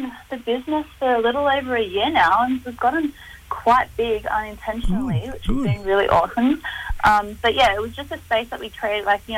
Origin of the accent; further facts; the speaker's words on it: Melbourne, Victoria, Australia; born and raised in Melbourne, but my mob is from South Australia, so Narunga mob down at Point Pierce.